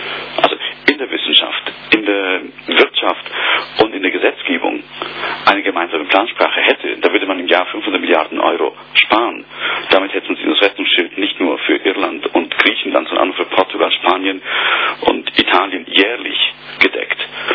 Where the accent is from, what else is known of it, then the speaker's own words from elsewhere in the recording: Switzerland; Also ich in meinem Fall bin Schweizer.